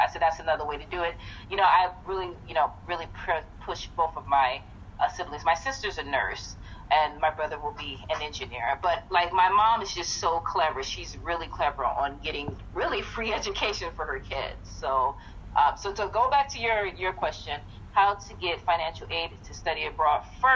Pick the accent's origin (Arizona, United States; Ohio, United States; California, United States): Ohio, United States; Now, I'm from Ohio, so we have a program called Upward Bound, which I've been a part of since I was 16.